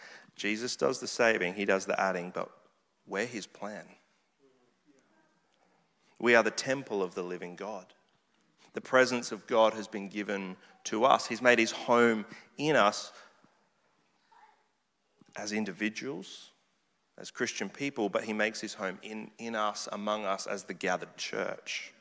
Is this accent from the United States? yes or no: no; Australia; well, I'm Australian, I need to do the Australian thing